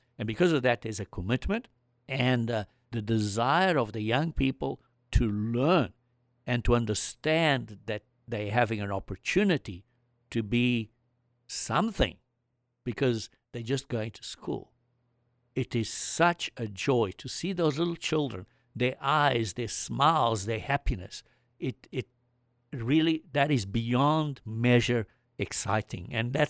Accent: South Africa; moved away; seeing that I came from South Africa, I've got to use an Afrikaans word

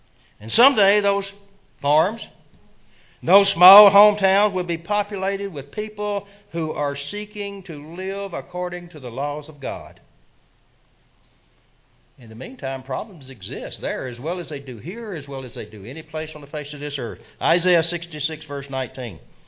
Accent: Alabama, United States; It's a beautiful valley in the northeast part of my home state, Alabama.

